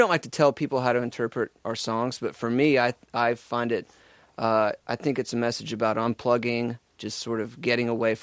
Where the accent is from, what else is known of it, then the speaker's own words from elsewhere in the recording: Southeast, United States; now in Nashville, United States; We're all from the Southeast.